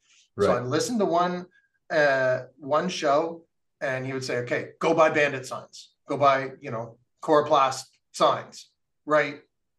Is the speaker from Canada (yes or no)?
yes; Gravenhurst, Ontario, Canada; also born or lived in Orillia; I grew up mostly in Gravenhurst, Ontario. Born in Orillia, Ontario.